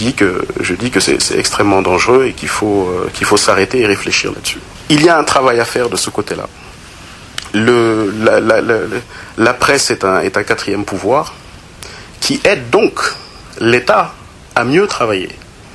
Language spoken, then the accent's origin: French; Senegal; en tant que Sénégalais